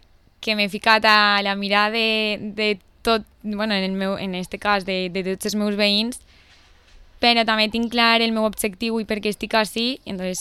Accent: Les Alqueries, Valencian Community, Spain; veure el meu poble amb orgull, no? I poder dir per ahí soc d'Alqueries

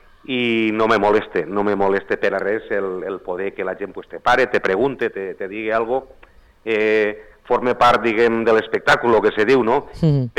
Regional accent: Sant Joan de Moró, Valencian Community, Spain; 10 anys d'alcalde de Sant Joan de Moró, del meu poble, sí.

